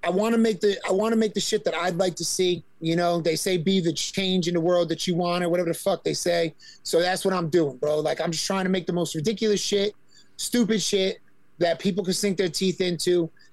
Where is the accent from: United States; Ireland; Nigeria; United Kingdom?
United States; New Jersey; And like, we're from Jersey.